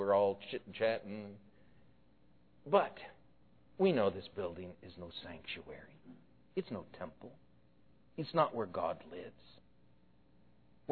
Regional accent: Portland, Oregon, United States; The church I grew up in Portland, Oregon, in some senses, I kind of liked it.

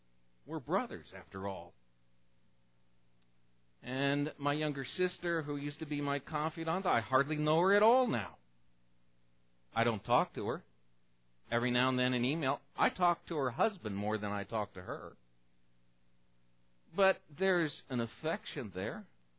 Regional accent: Portland, Oregon, United States; And growing up in Portland, Oregon, my sister was 4 years older than me, and at that time that was a lot older, so I didn't know her very well.

